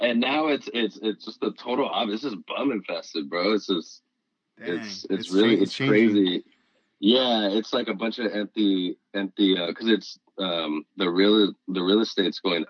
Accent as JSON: {"language": "English", "town": "Santa Barbara", "region": "California", "country": "United States", "tie": "born or raised there", "said": "I'm born and raised in Santa Barbara."}